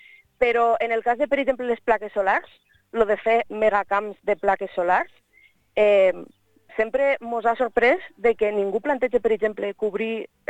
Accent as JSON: {"language": "Catalan", "town": "Fortanete", "region": "Aragon", "country": "Spain", "said": "la meva família és de Giral, som de Fortanete"}